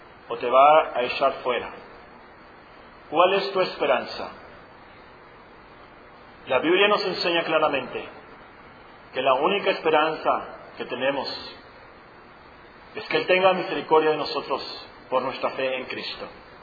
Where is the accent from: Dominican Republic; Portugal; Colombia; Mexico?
Mexico; Nosotros como mexicanos